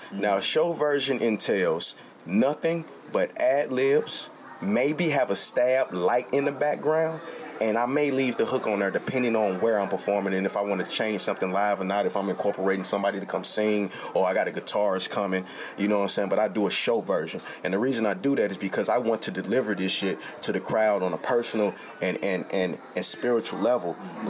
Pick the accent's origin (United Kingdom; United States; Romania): United States; St. Louis, Missouri; I'm from St. Louis, Missouri. Northside to be exact.